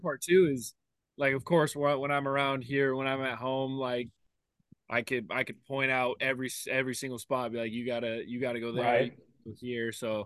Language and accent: English; Pacific Northwest, United States; I was born in the Northwest, raised in the Northwest. You know, when I'm done playing baseball, or, you know, I'll be back in the Northwest.